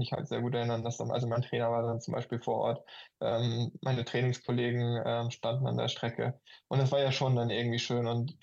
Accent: Hamburg, Germany; in Hamburg, wo ich ja auch ja, meine Heimat habe

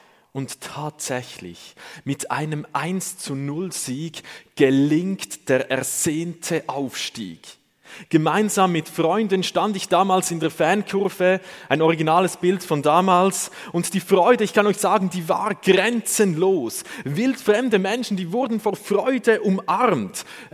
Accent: Zurich, Switzerland; bricht für das Zürcher Unterland, der Ort, wo ich aufgewachsen bin, eine Welt zusammen

